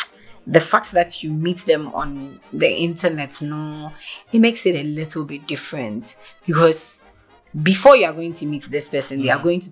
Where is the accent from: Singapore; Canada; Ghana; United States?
Ghana; I'm from Ghana. I'm from Ghana.